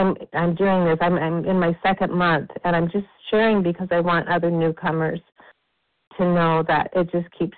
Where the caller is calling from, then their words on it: Arizona, United States; I'm calling from Arizona.